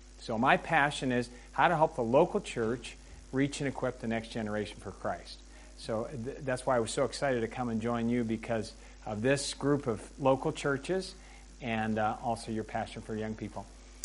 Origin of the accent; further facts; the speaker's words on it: Denver, Colorado, United States; moved away as an adult; also born or lived in Philippines / Germany; now in Europe; I'm a second-generation missionary. Grew up in Denver, Colorado, but have spent the last 32 years of my life in Europe.